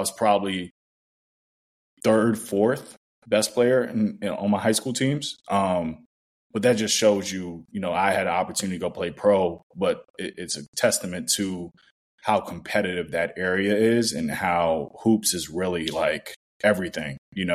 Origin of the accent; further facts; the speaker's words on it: Washington, District of Columbia, United States; So I am originally from Washington, D.C., born and raised.